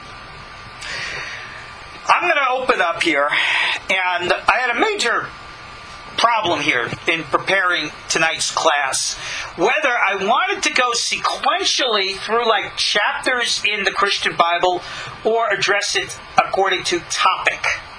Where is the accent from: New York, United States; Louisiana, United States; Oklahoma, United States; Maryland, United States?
New York, United States; born or raised there